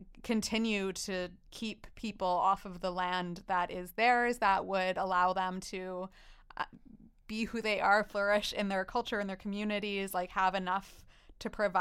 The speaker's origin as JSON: {"language": "English", "town": "Trail", "region": "British Columbia", "country": "Canada", "tie": "born or raised there", "also_born_or_lived": "Edmonton, Canada", "said": "I was born in Edmonton and went through grade one there and then moved to Trail."}